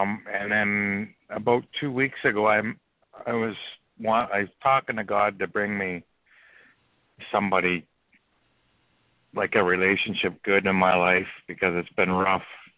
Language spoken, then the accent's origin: English; Canada; I look younger than what I am because I'm Canadian too, eh?